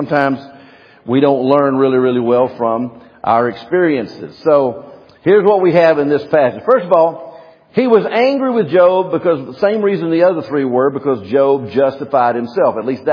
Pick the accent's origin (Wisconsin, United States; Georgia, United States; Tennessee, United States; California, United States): Tennessee, United States; Memphis; also born or lived in North Mississippi; I'm from Memphis, Tennessee and lived a lot of my life in North Mississippi.